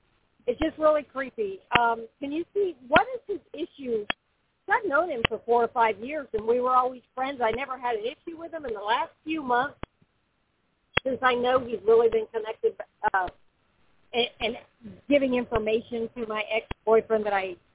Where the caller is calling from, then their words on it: Florida, United States; Oh, I'm sorry. I'm in Florida.